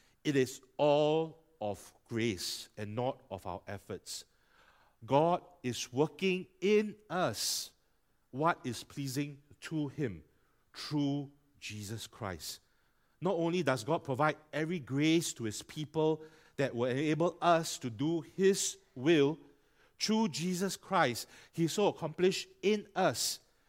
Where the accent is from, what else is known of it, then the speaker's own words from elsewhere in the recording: Singapore; as Singaporean Chinese or Singapore Asians, we tend to be shy about saying things aloud.